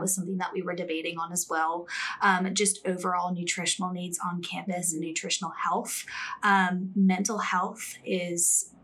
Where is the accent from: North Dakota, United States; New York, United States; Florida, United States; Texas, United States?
New York, United States; Buffalo; And I'm coming from Buffalo, New York, which is pretty much the land of snow.